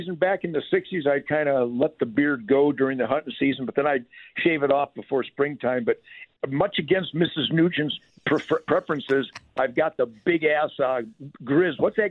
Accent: Detroit, Michigan, United States; born there; I was born in Detroit in 1948, Stone Man

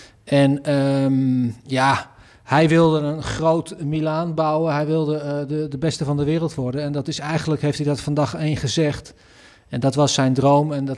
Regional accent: Netherlands; Maar Italië was wel het land waar ik het meeste binding mee had naast Nederland. Toen kom ik uit Nederland.

